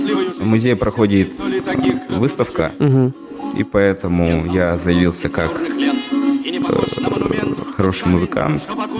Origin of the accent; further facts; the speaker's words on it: Vologda, Vologda Oblast, Russia; Да, я сам из Вологды, угу. Родился в Вологде.